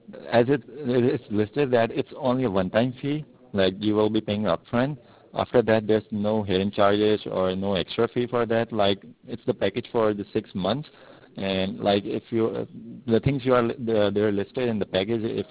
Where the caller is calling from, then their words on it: New York City, New York, United States; I'm calling from New York City.